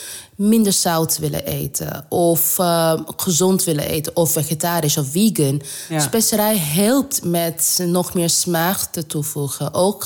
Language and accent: Dutch; India; Dutch is a second language; now in Netherlands; Maar ook dat ik kom uit India.